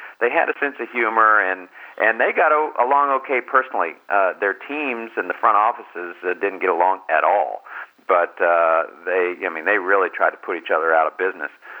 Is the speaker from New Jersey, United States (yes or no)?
no; Dallas, Texas, United States; You know, I grew up in Dallas and certainly knew their children, the Hunts and the Murchisons